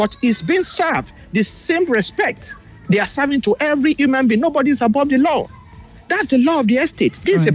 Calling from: Saudi Arabia; I'm calling from Saudi Arabia.

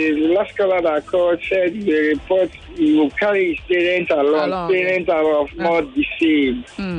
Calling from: Ajah, Lagos, Nigeria; I'm calling from Ajah area.

